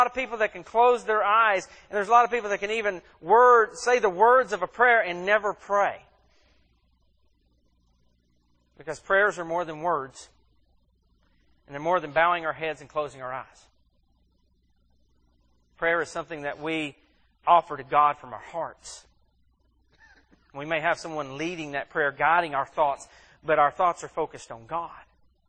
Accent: Mississippi, United States; And I am from Mississippi, so that probably wouldn't be a bad assumption.

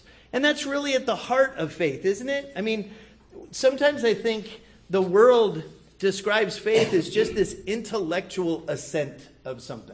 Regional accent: Arizona, United States; I grew up in Arizona. It's 115 degrees.

